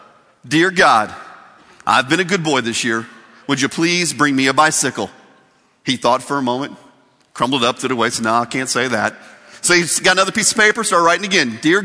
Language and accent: English; Indiana, United States; I'm from Indiana, so basketball is a big deal to me.